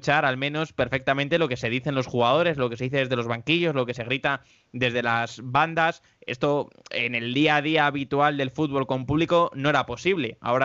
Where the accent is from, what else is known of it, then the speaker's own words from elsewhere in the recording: Madrid, Community of Madrid, Spain; somos los dos de Madrid